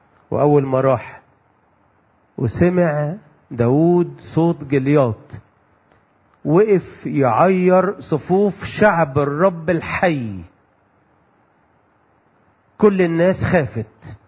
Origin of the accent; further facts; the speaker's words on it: Egypt; ما يعرفوش كلمة زلطة دي اللي احنا بنقولها عندنا في مصر هنا